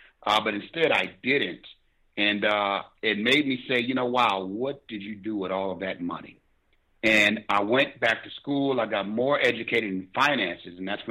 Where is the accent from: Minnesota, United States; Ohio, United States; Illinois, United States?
Illinois, United States; Rockford; Growing up in Rockford, Illinois, my mother, a beautiful woman, she's a strong woman with Southern values.